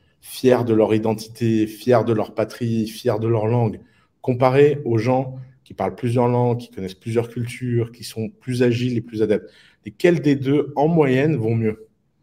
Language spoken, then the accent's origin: French; Lebanon; Moi, je viens du Liban.